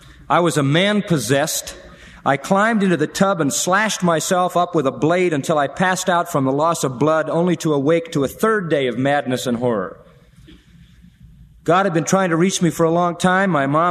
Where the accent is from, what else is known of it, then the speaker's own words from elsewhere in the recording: Haverstraw, New York, United States; I grew up in Rockland County in the town of Haverstraw, New York. I went to school there and played all the sports.